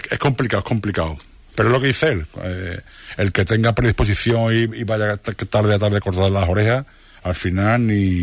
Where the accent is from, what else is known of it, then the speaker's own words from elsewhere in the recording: Huelva, Andalusia, Spain; somos de Huelva